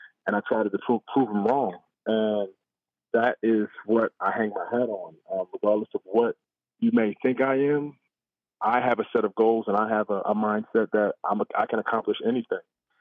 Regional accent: New Jersey, United States; I was a kid from South Jersey who probably wasn't.

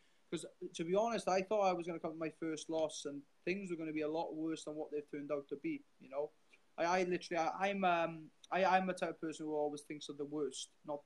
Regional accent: Wales, United Kingdom; being Welsh and represent the Welsh people. Like I said, I grew up watching a lot of Welsh sport

